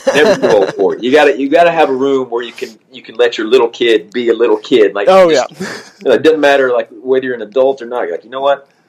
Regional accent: Alabama, United States; now in California, United States; I grew up in Alabama. And so when I moved out here, first thing everybody that I spoke to was like, get rid of the accent.

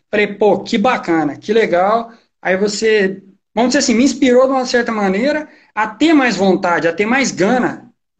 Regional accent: Uberaba, Minas Gerais, Brazil; eu sou daqui de Minas Gerais, Uberaba.

